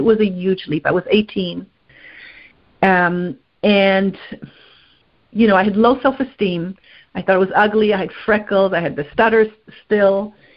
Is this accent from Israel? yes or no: yes; Israel; I was 18 years old. I just finished high school, and I was born and raised in Israel